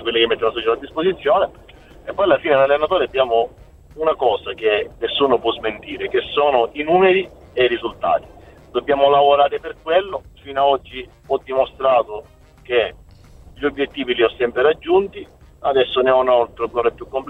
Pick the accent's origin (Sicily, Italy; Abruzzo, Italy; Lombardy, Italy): Sicily, Italy; Allora, no, da siciliano sicuramente è un orgoglio